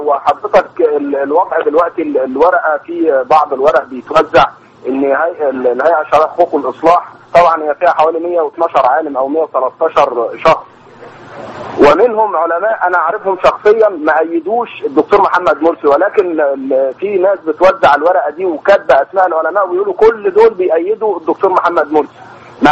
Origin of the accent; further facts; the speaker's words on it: Cairo, Cairo Governorate, Egypt; وليس لهم شأن عندنا في القاهرة.